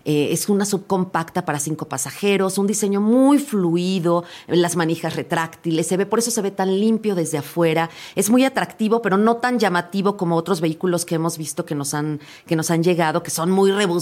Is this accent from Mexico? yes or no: yes; Mexico; como mexicanos comprometidos con halagar a la gente que viene a vernos